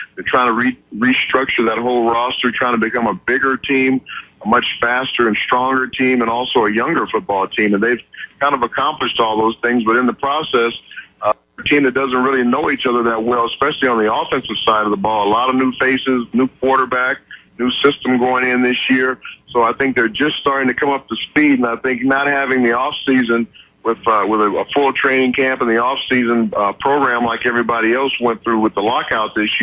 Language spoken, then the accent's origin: English; Los Angeles, California, United States; I was a big fan of his growing up in Los Angeles, being a Rams fan